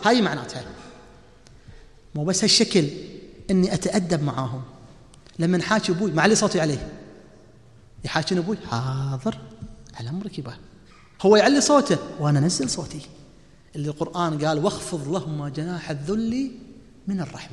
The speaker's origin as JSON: {"language": "Arabic", "country": "Kuwait", "said": "عندي واحدة من الأهل عندنا في الكويت"}